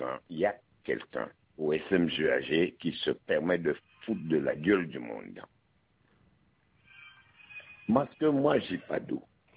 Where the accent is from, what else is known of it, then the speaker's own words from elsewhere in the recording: Guadeloupe; Tant je suis Guadeloupéen, hein.